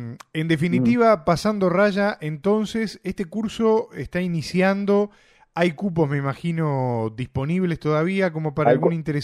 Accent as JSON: {"language": "Spanish", "country": "Uruguay", "said": "quiero volver un poco al Uruguay, porque en definitiva somos uruguayos y estamos metidos en este barco."}